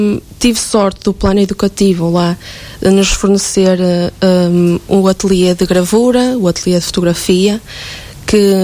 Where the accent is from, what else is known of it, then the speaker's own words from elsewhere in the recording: Grijó, Norte, Portugal; Sou de Grijó, estudei em Lamas em Artes